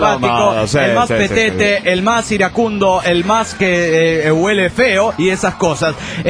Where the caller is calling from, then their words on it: Delta, Colorado, United States; de Delta Colorado.